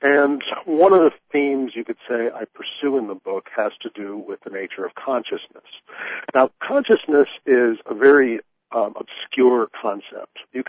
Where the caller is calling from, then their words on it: Illinois, United States; I'm in the Chicago area. I'm about 30 miles west of Chicago.